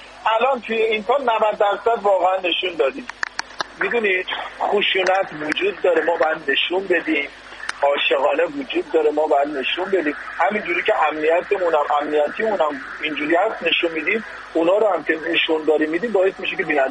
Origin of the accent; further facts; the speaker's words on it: Tehran, Tehran Province, Iran; من خودم تو اکباتان نوجوانی بزرگ شدم، تو اکباتان همه این آن کاراکتر ها دیدم،